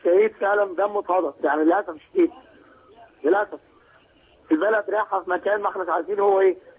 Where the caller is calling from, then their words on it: Cairo, Cairo Governorate, Egypt; انا من ميدان التحرير،